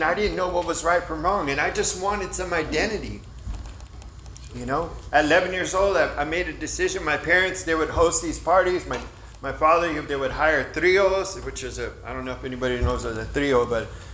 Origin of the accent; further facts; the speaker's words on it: Santa Maria, California, United States; You know, I was born and raised right here in Santa Maria.